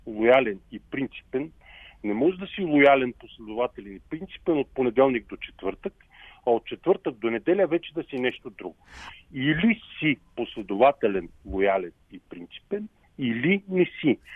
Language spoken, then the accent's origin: Bulgarian; Pleven, Pleven Province, Bulgaria; Аз като българин, даже ти заявих и ти казах следното. Израснал съм в град Плевен.